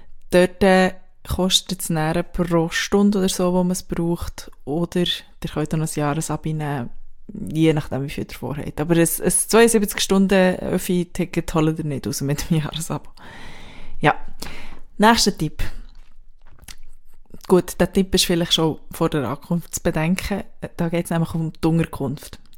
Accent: Switzerland; now in Berlin, Germany; mit einer Dienstleistung von mir als Schweizerin in Berlin

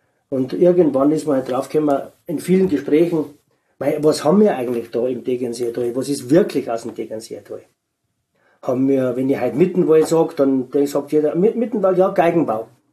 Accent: Tyrol, Austria; moved away as an adult; now in Germany; Ich bin ja aus Tirol umgesiedelt vor 46 Jahren. Da war ich 18.

